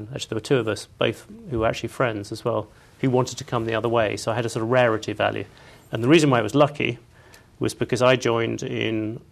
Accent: East Midlands, United Kingdom; I was born in London. I was raised in a place called Rutland, which is the smallest county in Britain.

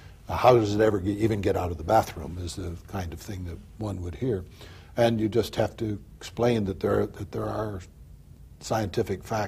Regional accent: California, United States; As a Californian, I could express the regret that none of these senators happened to be from California

